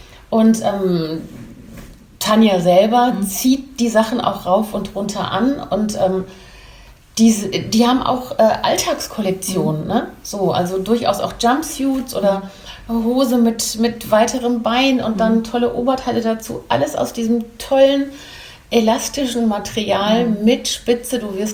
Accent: Belgium; Dann kenne ich als Belgierin natürlich auch, nächstes Wochenende bin ich auf einem Familienfest in Belgien.

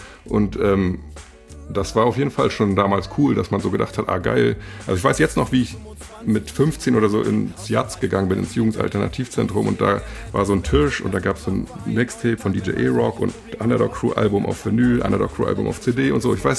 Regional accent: Rostock, Mecklenburg-Vorpommern, Germany; ich bin Rostocker.

